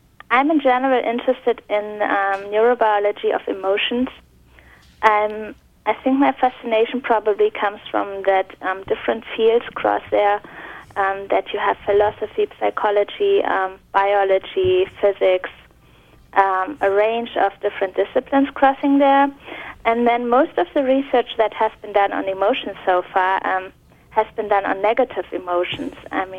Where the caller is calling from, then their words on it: Münster, North Rhine-Westphalia, Germany; English is a second language; I'm actually calling from Germany. I was a visiting graduate student, like a visiting scholar at Penn, at the University of Pennsylvania, and right now I'm back to my hometown in Münster